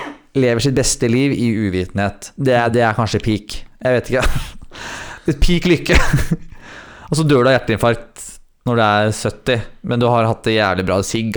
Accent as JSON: {"language": "Norwegian", "town": "Løten", "region": "Innlandet", "country": "Norway", "said": "Jeg kan ikke uttale meg om ulv, for jeg er fra Løten."}